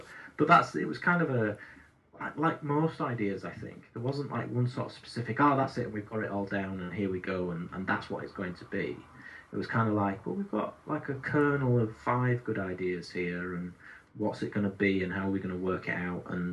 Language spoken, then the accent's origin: English; Leeds, Yorkshire and the Humber, United Kingdom; accent: Yorkshire; now in Halifax, United Kingdom; I have been told I have a slight Yorkshire accent. I'm from Leeds originally, and that's where I am right now, but we live in Halifax. So, it's a mild Yorkshire accent, I would say.